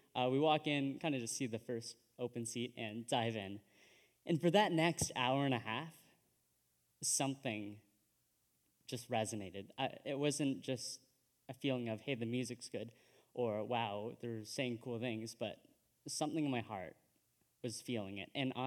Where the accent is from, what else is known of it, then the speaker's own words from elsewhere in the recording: Brockville, Ontario, Canada; So I am from Brockville. I'm from here. I've been here for the last 18 years, and I'm currently going into second year at Queen's University in Kingston